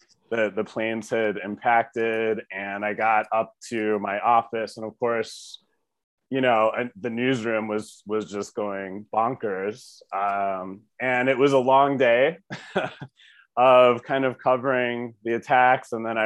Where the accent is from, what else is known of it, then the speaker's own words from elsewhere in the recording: Brecksville, Ohio, United States; No, I'm from Cleveland, the suburbs. I grew up in Brecksville.